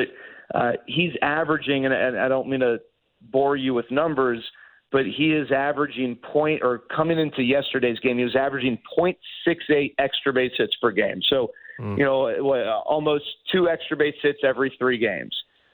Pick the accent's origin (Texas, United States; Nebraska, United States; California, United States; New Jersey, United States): Texas, United States; Dallas; I live in Dallas. I grew up in Dallas. I don't own a single belt buckle.